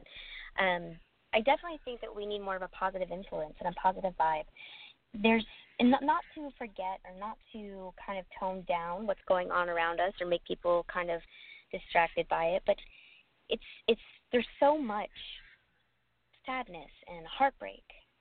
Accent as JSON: {"language": "English", "town": "Orlando", "region": "Florida", "country": "United States", "tie": "born or raised there", "said": "I grew up in Orlando, Florida, so I was constantly at Disney."}